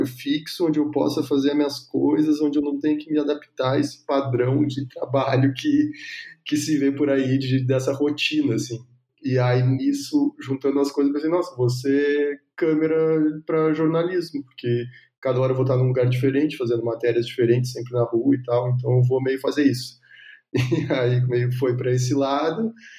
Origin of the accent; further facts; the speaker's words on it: Rio Grande do Sul, Brazil; eu sou do Rio Grande do Sul, né? Então, eu me formei por lá.